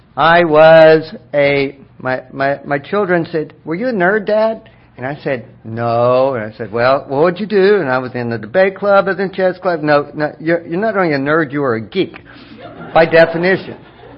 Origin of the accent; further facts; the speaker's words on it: Oklahoma, United States; born there; I was born in Oklahoma. It was my father was an academic. He kept going back and back to school, but I was on the farm a lot. And when I was 10, I moved to a college town.